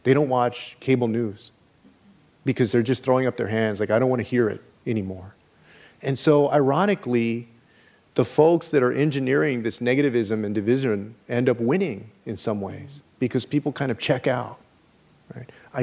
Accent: Texas, United States; including, of course, in my home state of Texas, where I believe that Ted Cruz is going to lose

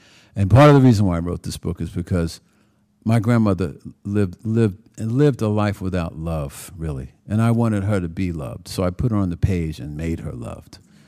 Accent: New York, United States; When I came, my mother, I'm from New York, but my mother moved to Philly when I was in college.

